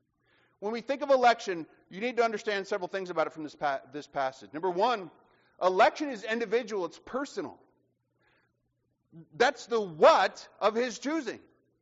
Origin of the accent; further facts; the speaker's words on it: the South, United States; I mean, I'm from the South, but I still am guessing.